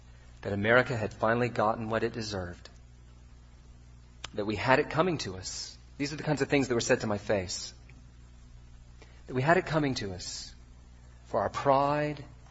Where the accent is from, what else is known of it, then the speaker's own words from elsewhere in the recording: United States; now in United Kingdom; and to do that by the character of my life as an American living among Brits.